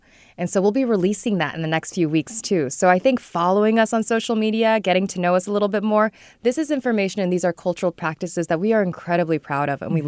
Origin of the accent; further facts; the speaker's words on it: Sacramento, California, United States; I was born and raised in Sacramento. I went to Washington Elementary School.